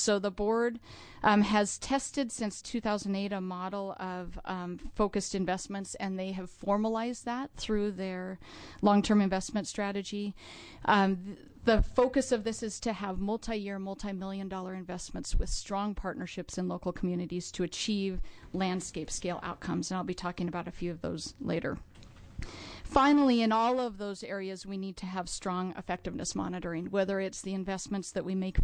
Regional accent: Montana, United States; I came from Montana

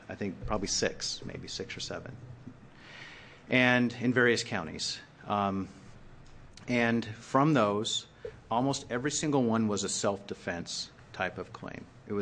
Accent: Salem, Oregon, United States; I live here in Salem. I grew up in Salem

